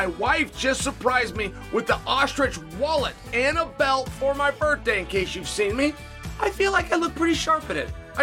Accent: Portland, Oregon, United States; here in my hometown, it's 120 degrees, which represents the single all-time high that Portland's ever seen.

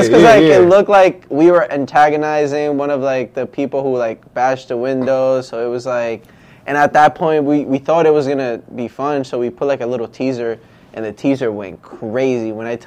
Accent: New York, United States; I come from New York, bro. In New York, you get tickets for whatever, bro.

